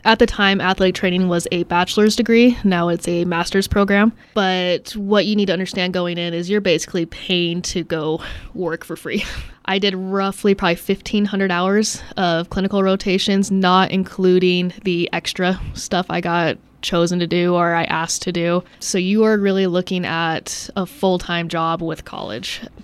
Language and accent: English; Utah, United States; moved away as an adult; now in Lander, United States; Didn't want to move far away from home. I'm out from Utah. So 5-hour drive was a lot more, you know, feasible than a plane ride.